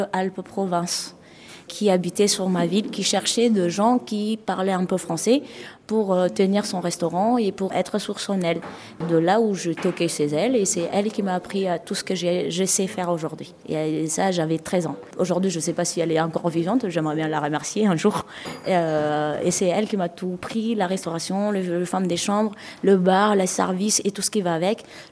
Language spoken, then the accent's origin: French; Madagascar; French is a second language; Je suis née à Madagascar. Je n'avais pas de parents ni quoi que ce soit. J'ai habité avec orphelinat française. C'est pour ça que je parle bien français.